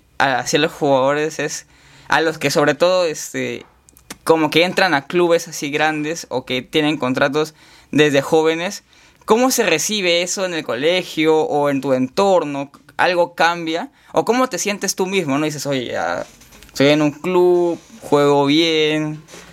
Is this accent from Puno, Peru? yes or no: no; Chiclayo, Lambayeque, Peru; now in Lima, Peru; yo también no soy de acá de Lima, entonces yo fácil conozco un poco más lo que es Chiclayo